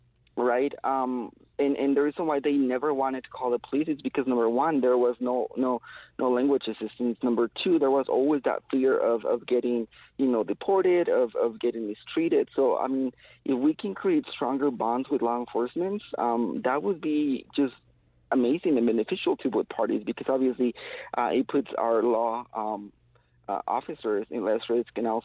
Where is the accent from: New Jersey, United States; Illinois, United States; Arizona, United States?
Arizona, United States; I come from Arizona, where Sheriff Arpaio and his team would just randomly stop you and ask you for documentation